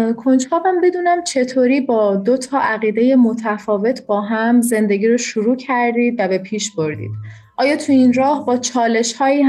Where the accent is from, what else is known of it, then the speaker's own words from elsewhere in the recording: Iran; من به عنوان یک ایرانی